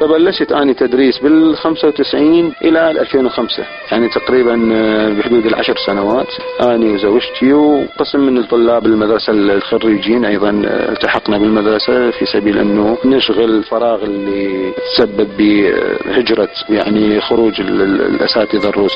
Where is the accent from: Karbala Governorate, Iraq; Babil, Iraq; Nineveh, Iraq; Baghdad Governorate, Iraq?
Baghdad Governorate, Iraq; Baghdad; شوية هنا الأمور أكثر احترافية من اللي موجود عندنا في بغداد